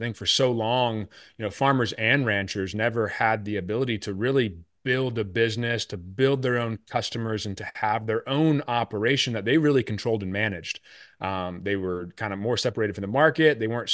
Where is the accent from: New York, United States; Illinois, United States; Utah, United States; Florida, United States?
Florida, United States; I grew up in Florida in a subdivision completely off a ranch or off a farm, had nothing really to do with farming and ranching as I grew up